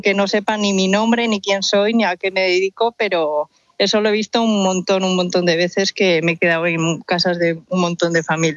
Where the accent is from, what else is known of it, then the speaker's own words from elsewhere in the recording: Spain; yo igual no tengo una perspectiva muy objetiva, ¿no? Como española de origen chino.